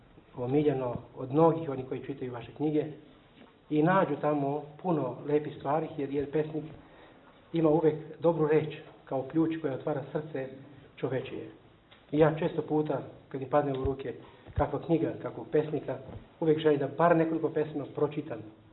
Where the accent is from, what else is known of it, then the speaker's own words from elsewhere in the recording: Timișoara, Timiș County, Romania; mi dolazimo ovde iz Banatske ravnice, iz Temišvara, iz grada koji tiho probija taj grad Begej.